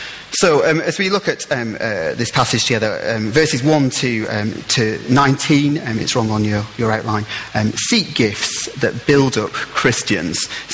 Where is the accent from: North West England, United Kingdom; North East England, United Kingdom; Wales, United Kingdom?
North West England, United Kingdom; I'm from East Lancashire. We do things like cornet there and other brass instruments.